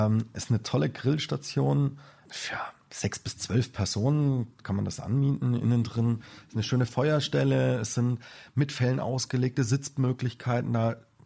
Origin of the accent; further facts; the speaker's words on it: Germany; Also es ist bei uns im Spessart traditionell, das geht eigentlich auch zurück auf die Waldarbeiter früher.